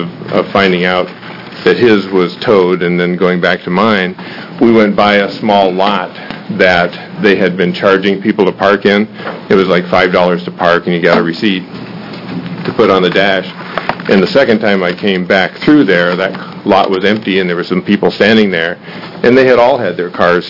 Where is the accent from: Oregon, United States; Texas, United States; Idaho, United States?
Oregon, United States; Gresham; I'm from the Gresham area.